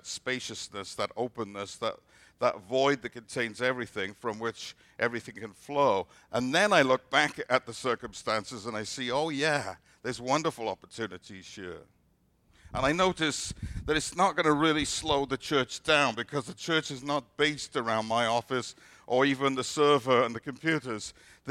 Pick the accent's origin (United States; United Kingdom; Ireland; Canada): United Kingdom; Wales; And I grew up in Wales back in the 50s